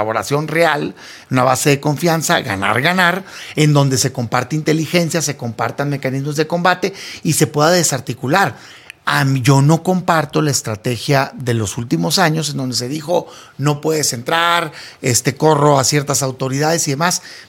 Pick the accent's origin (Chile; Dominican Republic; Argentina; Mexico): Mexico; Nosotros como mexicanos también debería ser nuestra máxima prioridad el acabar con el crimen organizado en este país